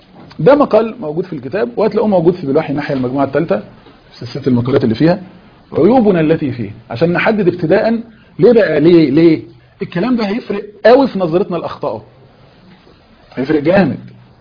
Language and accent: Arabic; Egypt; دي عبارة مشهورة عند النصارى عندنا في مصر، مش عارف انتوا ما عندكوش نصارى كتير هنا